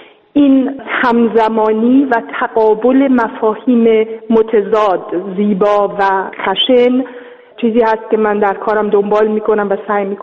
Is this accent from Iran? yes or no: yes; Iran; به عنوان یه ایرانی